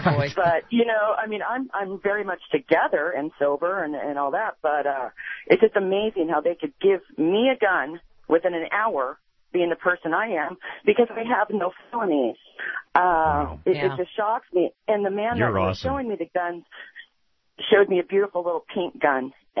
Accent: California, United States; I grew up in California. I'm 49 years old.

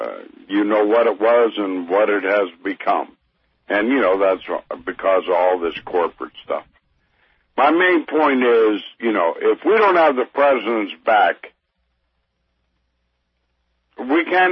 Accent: Aliquippa, Pennsylvania, United States; I'm originally from Aliquippa, Pennsylvania.

